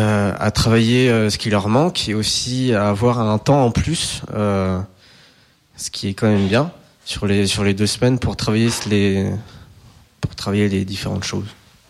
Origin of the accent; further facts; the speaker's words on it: Angers, Pays de la Loire, France; Moi, je ne viens pas de Saint-Nazaire, je viens d'Angers.